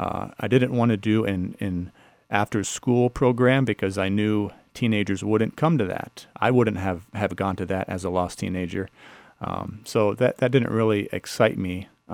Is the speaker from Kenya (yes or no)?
no; Ritztown, Ohio, United States; I'm here with my wife, Carrie, and we have two children, ages 4 and 2. So I grew up in Ritztown, Ohio. I was raised in a Catholic home, church was kind of a religion to me.